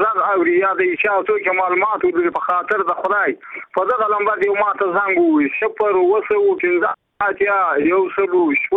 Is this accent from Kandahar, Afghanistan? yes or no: no; Badghis, Afghanistan; زه په خپل د بادغیس ولایت یم سمقور د ولسوالۍ یم